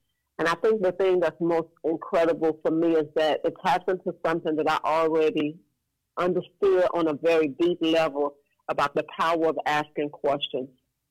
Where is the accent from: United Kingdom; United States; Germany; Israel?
Israel; Dimona, Southern District; I'm from Dimona, Israel.